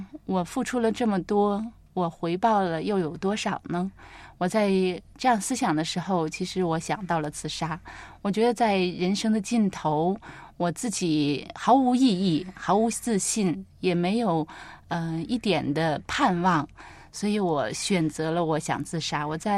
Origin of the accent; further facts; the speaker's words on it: China; 我自己呢是在国内长大，我也住在也住过西北，在西北住过一段时间。